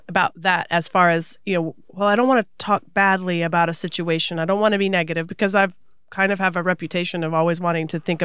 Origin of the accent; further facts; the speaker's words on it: Florida, United States; sometimes we talk down a little bit too much about, hey, I'm from Polk County.